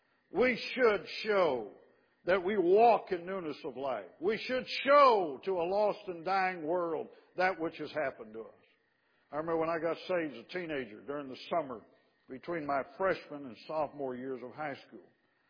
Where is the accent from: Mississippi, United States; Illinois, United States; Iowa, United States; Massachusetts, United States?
Illinois, United States; Chicago; I grew up in the suburbs of Chicago. You wouldn't know that by listening to me, but I got rid of my accent, all right?